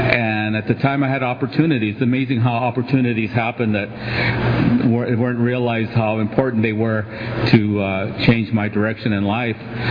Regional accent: Mountain View, California, United States; And I grew up in the Bay Area, where I did most of my drinking in Mountain View, California, in Santa Clara County.

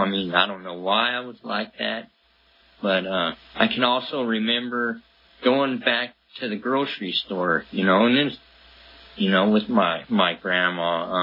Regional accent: Tulare, California, United States; I am from Tulare, the valley here. I started school in Goshen, graduated Union, went to college in Porterville.

